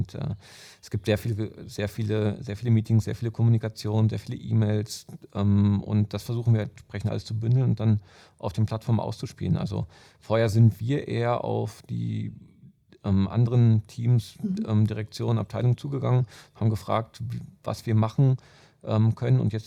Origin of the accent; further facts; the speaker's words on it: North Rhine-Westphalia, Germany; now in Munich, Germany; Aus Ostwestfalen und dem Münsterland, da haben wir jetzt nicht den stärksten Dialekt. Und bin vor 8 Jahren nach München gezogen